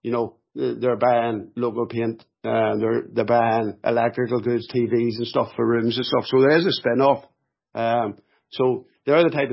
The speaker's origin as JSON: {"language": "English", "town": "Newcastle", "region": "Northern Ireland", "country": "United Kingdom", "tie": "born or raised there", "said": "I'm delighted to see the Irish Open returning to my hometown, Newcastle."}